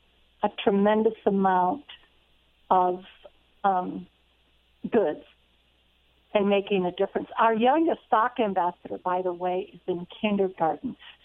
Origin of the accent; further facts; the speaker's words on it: Ohio, United States; now in Denver, United States; I grew up on a little farm in Ohio, east of Cleveland, and I went to Kent State University